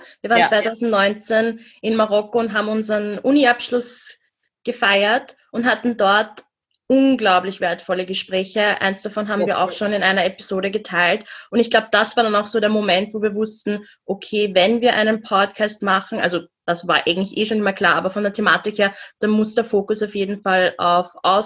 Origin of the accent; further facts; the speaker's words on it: Vienna, Austria; Wir beide, wir sind in Wien aufgewachsen, also du auch in Budapest, aber wir sind in Wien aufgewachsen. Wir haben uns an der Uni Wien kennengelernt